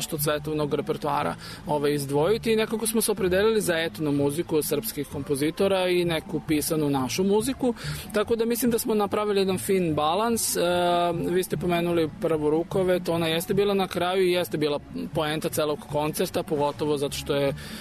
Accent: Serbia; mi smo iz Srbije

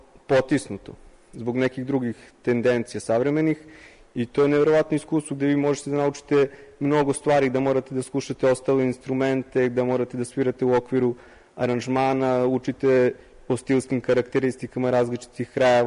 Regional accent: Petrovac na Mlavi, Braničevo District, Serbia; Iz Petrovca na Mlavi.

